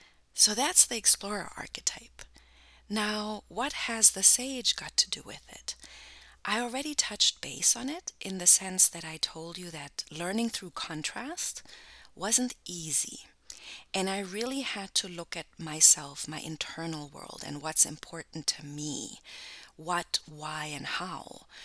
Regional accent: Germany; English is a second language; also born or lived in Cape Town, South Africa / United States; now in Canada; I've lived in 4 countries in my lifetime, born and raised in Germany. Then I've also lived in South Africa, in Cape Town, because my mom was South African. I've lived in the United States, and right now I'm living in Canada.

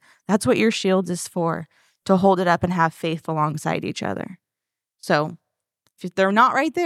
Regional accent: San Diego, California, United States; You guys, I'm not from Florida. I'm from San Diego.

